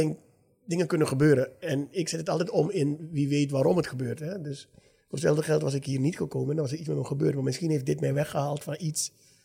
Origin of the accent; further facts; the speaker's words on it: Suriname; En omdat ik groeide op in Suriname en er was niet zo heel veel nog.